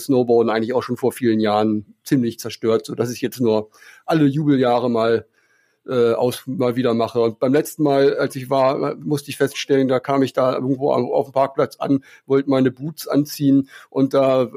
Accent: Harz, Germany; ich komme ja aus dem Harz

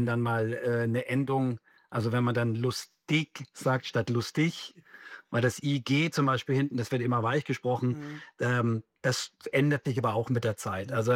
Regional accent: Bavaria, Germany; Ich komme ja auch aus Bayern, auch wenn man es jetzt nicht unbedingt hört. Aber ja, klar, so manche Ausdrücke, Tonfarben, die bleiben einfach.

